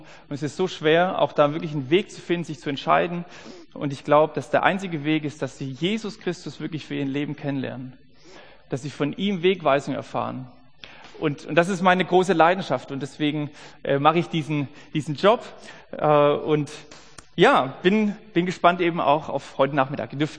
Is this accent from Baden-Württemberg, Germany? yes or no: yes; Baden-Württemberg, Germany; now in Wiedenest, Germany; Ich bin eigentlich ein Schwabe, ja, das kann sein, dass das immer mal zwischendurch so ein Sch irgendwie durchflitzt, ja.